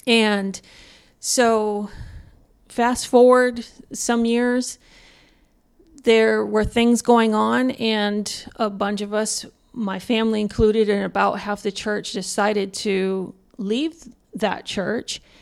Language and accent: English; Hawaii, United States; moved away as an adult; I was born in Hawaii and spent a good 30 years of my life in Hawaii before moving to what we call the mainland. It's the continental U.S.